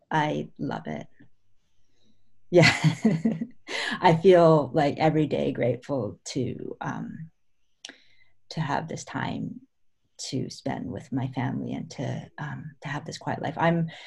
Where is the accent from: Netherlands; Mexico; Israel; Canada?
Canada; moved away as an adult; now in New York City, United States; And I'm from Canada. I was born and raised from Canada, and then I came to the United States for undergraduate college